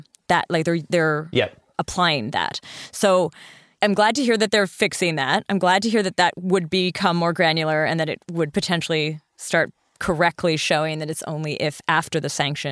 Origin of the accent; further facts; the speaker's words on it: Canada; I'm Canadian.